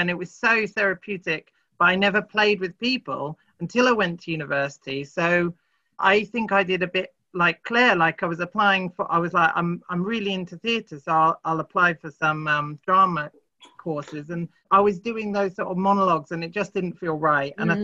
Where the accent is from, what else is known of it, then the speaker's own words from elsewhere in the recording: Cambridge, East of England, United Kingdom; In Cambridge.